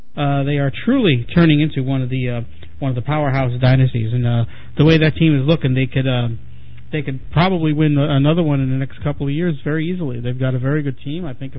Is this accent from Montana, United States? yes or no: no; New York City, New York, United States; I grew up in New York City. I grew up in Brooklyn. And I grew up a Mets fan.